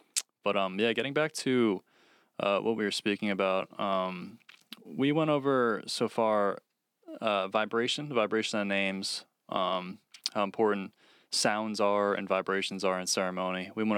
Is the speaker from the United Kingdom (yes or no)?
yes; England, United Kingdom; Yeah, so sorry about any mispronunciation. We're English here.